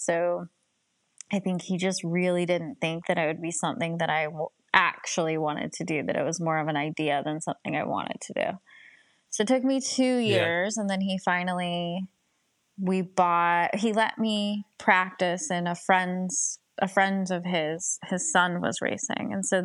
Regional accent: Ohio, United States; As my children like to say, I had a white picket fence childhood. very, you know, Mayberry-like. We didn't lock our doors. I rode my bike everywhere. I had a lot of freedom. And, you know, it was a very small town, Main Street, America

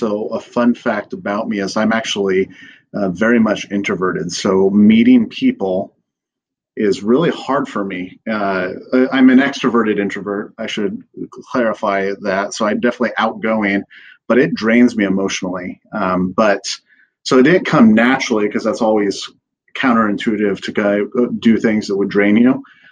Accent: Newton, Iowa, United States; But I'm an Iowa guy. So I am a Drake alum, a 2012. But I haven't traveled very far. I'm from Newton, Iowa, originally

